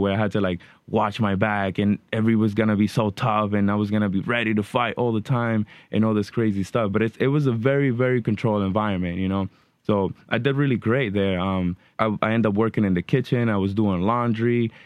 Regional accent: Providence, Rhode Island, United States; also born or lived in Dominican Republic / Puerto Rico; I was born in Providence, Rhode Island, 1988. I got sent to the Dominican Republic to live with my grandmother, my father's mother. And I believe in 1995, we moved back to Providence, and I did my first grade here.

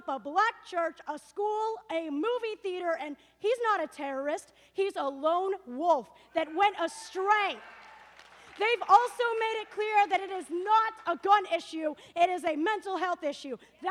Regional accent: Chico, California, United States; I'm from Chico, and I am a criminal justice major.

